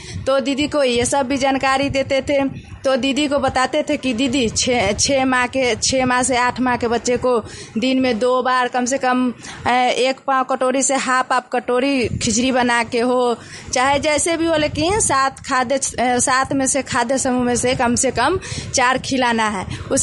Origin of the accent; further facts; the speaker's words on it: Susta, Bihar, India; मैं सुस्ता पंचायत की रहने वाली हूँ।